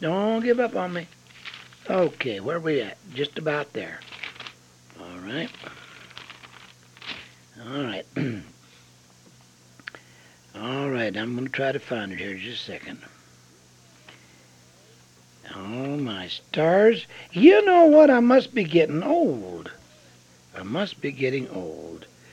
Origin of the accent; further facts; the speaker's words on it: The Dalles, Oregon, United States; Well, friends, now I was born and raised in the Dalles, Oregon, out near the blowout place they called it.